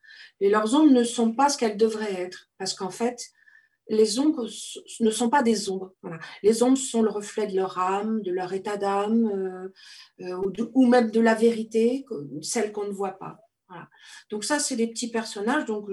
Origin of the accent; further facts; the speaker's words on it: La Rochelle, Nouvelle-Aquitaine, France; Voilà, je viens de La Rochelle et quand je suis partie, c'était après Xynthia.